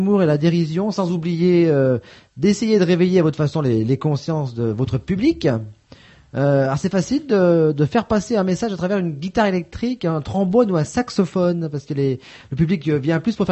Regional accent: Provence-Alpes-Côte d'Azur, France; Oui, je suis de Provence aussi.

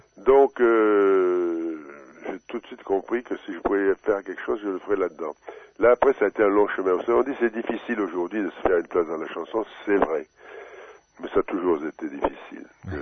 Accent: Cahors, Occitanie, France; vous savez que moi j'ai passé beaucoup de mon enfance à Cahors. J'ai toujours une maison à Cahors.

